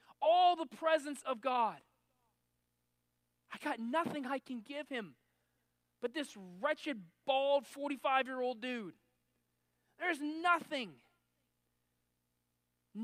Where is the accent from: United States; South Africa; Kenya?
United States; West Coast; I grew up, as I've told you guys many a times, I grew up on the West Coast.